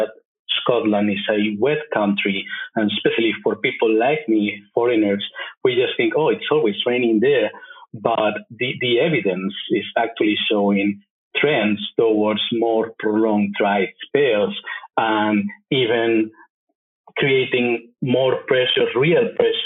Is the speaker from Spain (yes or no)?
yes; Spain; also born or lived in England; now in Aberdeen, United Kingdom; I'm originally from Spain